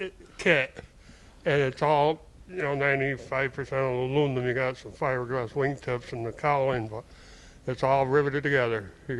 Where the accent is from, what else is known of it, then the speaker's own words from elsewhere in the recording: New York, United States; I'm 20 miles south of Syracuse, New York.